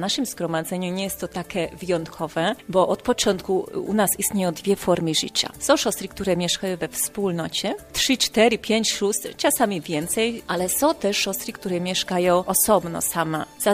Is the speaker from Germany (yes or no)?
no; Slovakia; now in Leszno, Poland; Ja jestem narodowością Węgierka, ale pochodzę ze Słowacji. Należę do naszej węgierskiej prowincji.